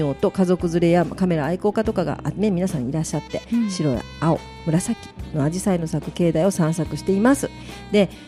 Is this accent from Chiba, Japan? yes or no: yes; Matsudo, Chiba, Japan; そうだからそれがねちょっと松戸って言ったら松戸どこよとね、八戸と間違えられないといいけどね、松戸ですってね